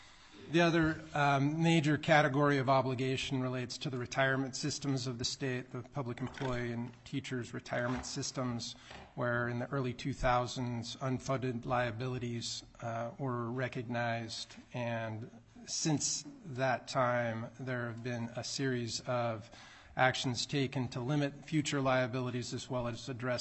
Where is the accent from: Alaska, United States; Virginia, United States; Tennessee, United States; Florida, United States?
Alaska, United States; I was born and raised in Alaska, and I went to college in northern Arizona and Flagstaff. Came back after school and have worked for the state of Alaska for around 27 years at this point.